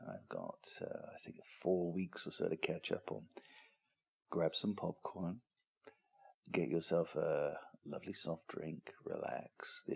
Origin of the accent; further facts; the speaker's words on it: England, United Kingdom; I'm an Englishman. I know what rain is like, but this is like no kind of rain I have ever seen.